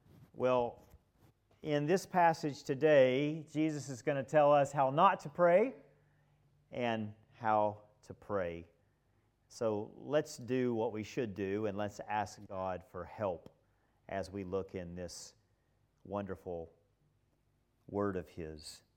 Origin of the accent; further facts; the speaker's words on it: United States; I'm an American, and Americans love football.